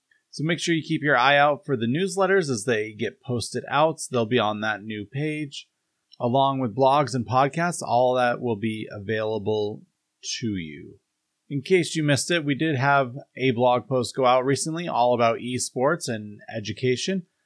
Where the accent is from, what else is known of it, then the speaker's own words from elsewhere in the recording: Vermont, United States; I came from Vermont. I didn't go through the Springfield schools